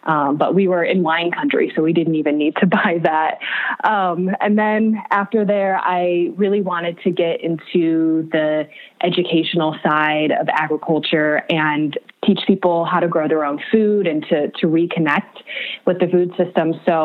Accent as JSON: {"language": "English", "region": "Illinois", "country": "United States", "said": "I am originally from Central Illinois. I come from a long line of farmers from that area. My grandparents farmed in Tazewell County, where I am from. My mom grew up on a family homestead along the Illinois River."}